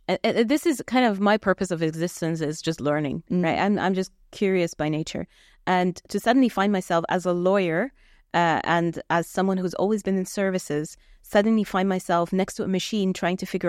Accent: Switzerland; English is a second language; moved away; I grew up in Switzerland. I pick up a stone, I throw it, I hit a scientist, right?

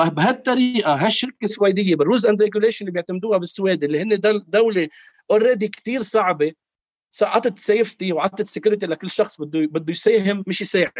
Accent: Lebanon; هو بلدنا لبنان وكلنا حاطين ايدنا مع بعض

